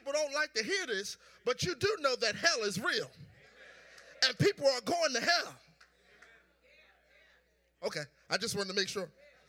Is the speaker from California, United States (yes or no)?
no; Philadelphia, Pennsylvania, United States; Listen, I'm going to say what I got to say because I'm from South Philly and I ain't never been scared.